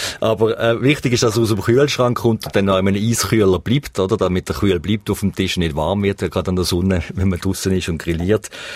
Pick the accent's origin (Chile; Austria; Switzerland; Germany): Switzerland; Eastern Switzerland; was es auch gibt in vielen Gegenden bei uns in der Ostschweiz